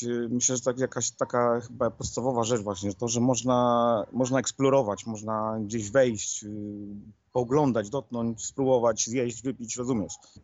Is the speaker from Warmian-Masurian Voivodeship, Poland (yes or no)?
yes; Elbląg, Warmian-Masurian Voivodeship, Poland; Jestem z Elbląga, tam Wysoczyzna Elbląska, Żuławy Wiślane.